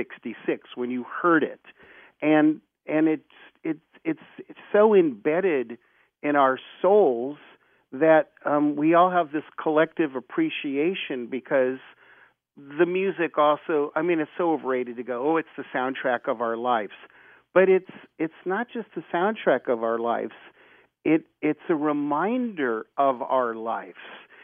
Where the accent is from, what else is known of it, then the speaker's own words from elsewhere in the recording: Los Angeles, California, United States; going to high school in West Hollywood, being born literally overlooking the Hollywood 101 freeway. I'm from Hollywood. I'm a native of Los Angeles.